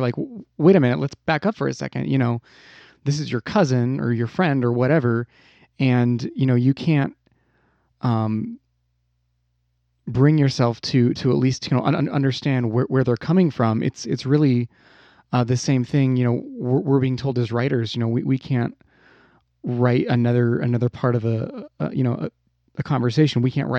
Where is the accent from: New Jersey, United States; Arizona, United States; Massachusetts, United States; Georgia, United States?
Arizona, United States; I can't write a character that grew up in, you know, Minnesota because I'm from Arizona